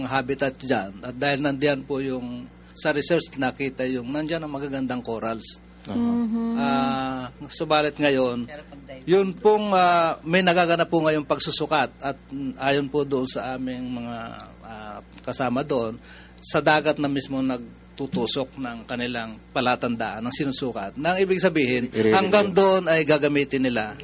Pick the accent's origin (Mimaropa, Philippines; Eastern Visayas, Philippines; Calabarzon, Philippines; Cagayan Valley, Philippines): Calabarzon, Philippines; Calatagan; karamihan po ngayon ng coastal na baybayan sa amin sa Kalutagan ay dahil privatized na nga